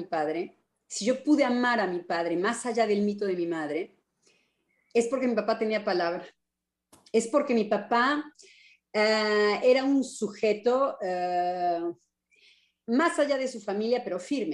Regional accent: Mexico; A nosotros como mexicanos puede ser el padre que nos protege

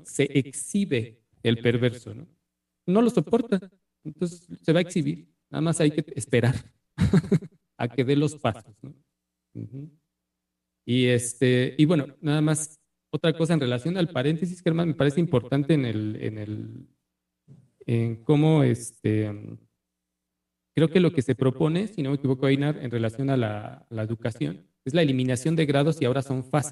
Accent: Mexico; Al estilo de cómo somos los mexicanos a la hora de resolver

